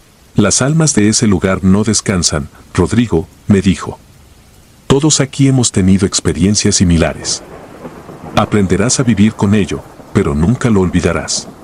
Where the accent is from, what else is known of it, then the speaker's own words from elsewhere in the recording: Buenos Aires, Argentina; tengo 39 años y soy de Buenos Aires.